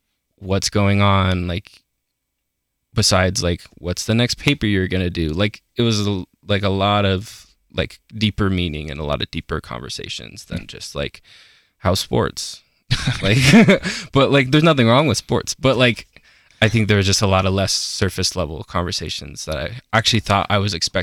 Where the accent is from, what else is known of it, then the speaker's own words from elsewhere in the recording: Aurora, Colorado, United States; I'm from Aurora, Colorado. Yeah, basically just like 30 minutes outside of Denver.